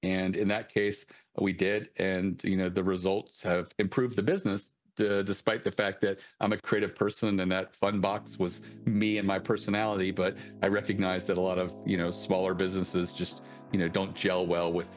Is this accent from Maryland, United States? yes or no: yes; Baltimore, Maryland, United States; You know, we're from Baltimore area, so we'd send a figurine of the Raven and Edgar Allan Poe.